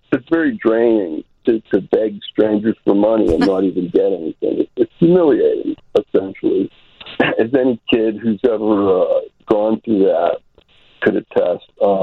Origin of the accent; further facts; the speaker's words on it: Pittsburgh, Pennsylvania, United States; But it turns out Mr. Rogers' Neighborhood was produced in my hometown, Pittsburgh.